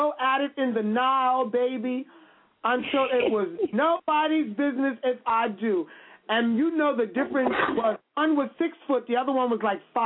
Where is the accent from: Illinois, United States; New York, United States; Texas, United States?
New York, United States; Brooklyn; We grew up together in Brooklyn.